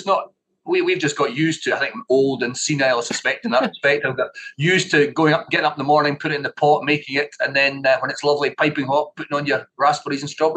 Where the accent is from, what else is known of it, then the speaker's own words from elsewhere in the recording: Scotland, United Kingdom; I'm came from the Central Belt, unfortunately. So I was born and brought up on porridge flakes.